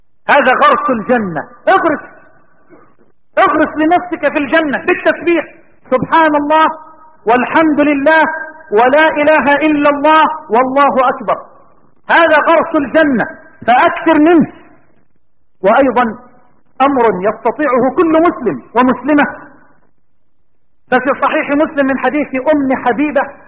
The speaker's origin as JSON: {"language": "Arabic", "country": "Egypt"}